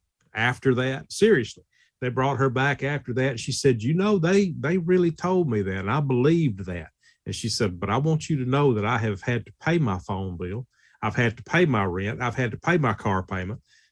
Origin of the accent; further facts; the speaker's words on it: Alabama, United States; I'm like, okay, now that I'm from Alabama, kind of old redneck boy